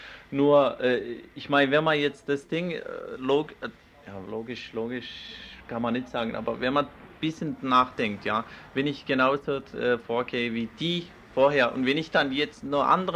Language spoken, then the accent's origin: German; Turkey; ich sehe das nicht so, dass es jetzt uns Türken allein betrifft